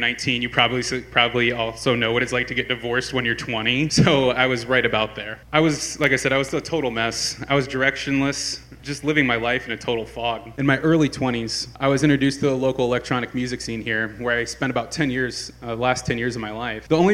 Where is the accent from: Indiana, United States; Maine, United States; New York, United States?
Indiana, United States; Fort Wayne; So I was born and raised here in Fort Wayne, Indiana. I grew up here in the late 80s and into the 90s, which was a really good time.